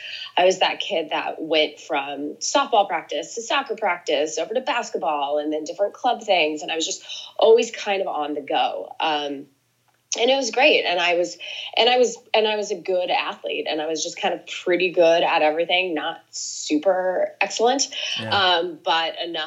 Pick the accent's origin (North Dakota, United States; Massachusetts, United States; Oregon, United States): Oregon, United States; Portland; Yeah, I grew up outside of Portland, Oregon, which is still one of my favorite places in the entire world.